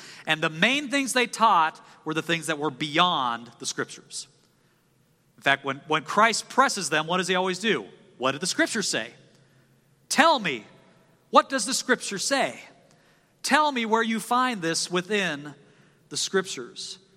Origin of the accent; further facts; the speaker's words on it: Nebraska, United States; first of all, I'm from Nebraska, so back off.